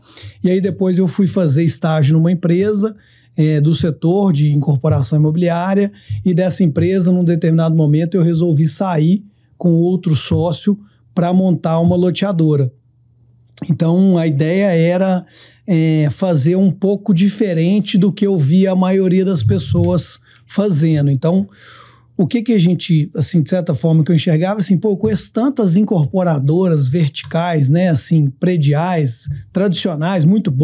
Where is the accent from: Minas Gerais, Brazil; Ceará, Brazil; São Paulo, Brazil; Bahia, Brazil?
Minas Gerais, Brazil; Belo Horizonte; Eu sou mineiro, belo horizontino, assim como o Gabriel, meu sócio, também.